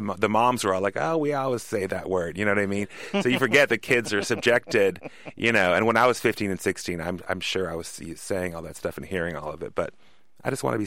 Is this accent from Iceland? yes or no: yes; Reykjavik, Capital Region, Iceland; English is a second language; moved away as an adult; now in San Francisco, United States; So I moved to San Francisco from Reykjavik, Iceland in the early 90s.